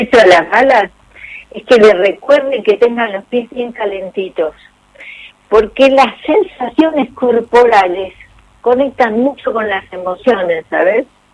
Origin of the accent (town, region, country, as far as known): Argentina